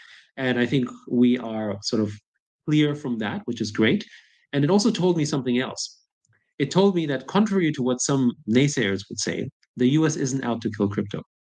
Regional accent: Austria; I grew up in Austria, in a social democratic country, so I'm not anti-socialist per se.

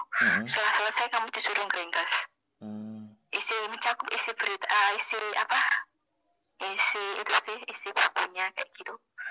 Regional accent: Pati, Central Java, Indonesia; lebih banyak butuhkan di daerah asal aku, di Pati kayak gitu

